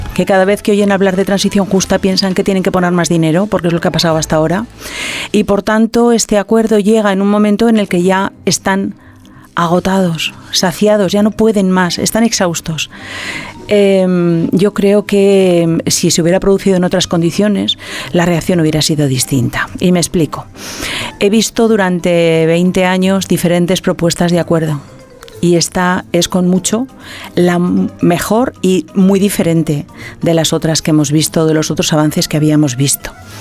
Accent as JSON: {"language": "Spanish", "region": "La Rioja", "country": "Spain", "said": "yo que soy riojana lo tengo que decir"}